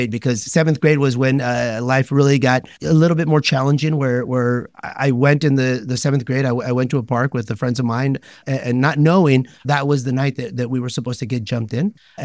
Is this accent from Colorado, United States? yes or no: no; Azusa, California, United States; But growing up in Azusa, going to school and looking the way I did